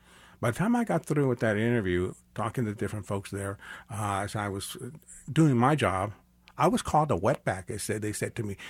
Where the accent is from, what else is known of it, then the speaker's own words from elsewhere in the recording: Kansas City, Missouri, United States; born there; I was born here in Kansas City, Missouri